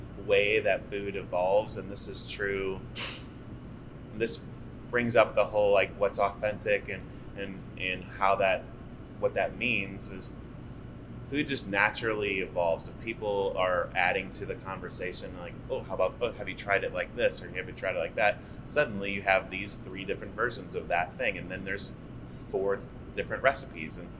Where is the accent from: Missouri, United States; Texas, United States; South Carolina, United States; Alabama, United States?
Missouri, United States; St. Louis; I knew growing up in St. Louis, like I had seen Filipino restaurants come and go growing up through the years.